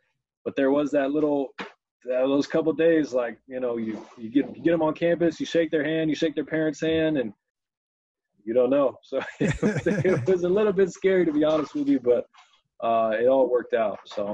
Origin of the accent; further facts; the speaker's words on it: California, United States; I'm from California. I went to a junior college in California for 2 years, Contra Costa College.